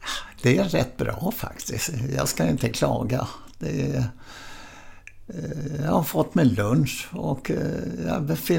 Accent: Stockholm, Stockholm County, Sweden; born there; Jag är född på Kungsholmen.

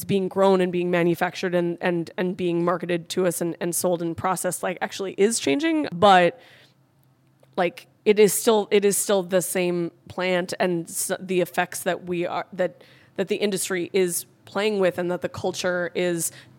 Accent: California, United States; now in New York, United States; I'm from California, but I've lived in New York for 8 years.

